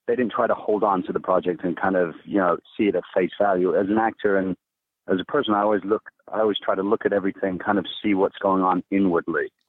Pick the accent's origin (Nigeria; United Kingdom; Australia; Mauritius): United Kingdom; England; now in United States; Yeah, I'm from England, but I spent the last 13 years in California.